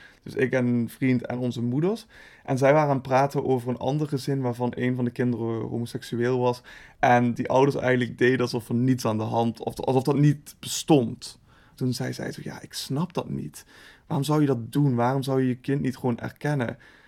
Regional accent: Limburg, Netherlands; Als ik tegen mensen zeg, ik kom uit Limburg en vooral dat ik dan echt uit Zuid-Limburg kom, dan reageren sommige mensen echt alsof ik iets heel exotisch ben.

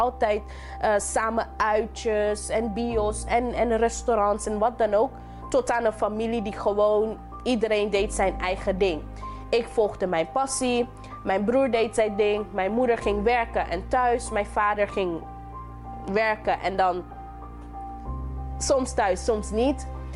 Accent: Sint Maarten; also born or lived in Curaçao; now in Netherlands; ik ben 24 jaar oud en ik ben geboren op Curaçao, maar getogen op Sint Maarten. En in 2014 ben ik naar Nederland gekomen om te studeren.

